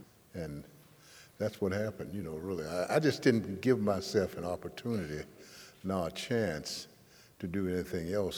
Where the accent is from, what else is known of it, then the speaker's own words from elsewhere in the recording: Mobile, Alabama, United States; I was born in Mobile, Alabama, which was very segregated.